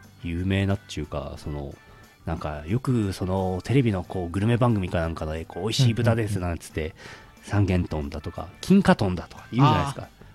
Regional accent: Sapporo, Hokkaido, Japan; 新札幌の俺の実家の近くにある生鮮市場っていうのがあって、

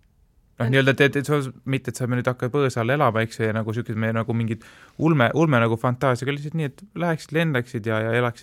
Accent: Pärnu, Pärnu County, Estonia; ma olen küll Pärnust pärit, aga ma käin viimasel, noh, selles mõttes piisavalt harva, kuna ma ei ela enam seal

